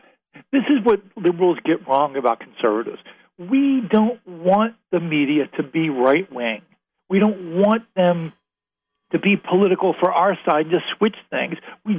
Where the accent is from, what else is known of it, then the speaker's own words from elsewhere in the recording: Baltimore, Maryland, United States; I'm from Baltimore, so my family is very close. I live close to Baltimore.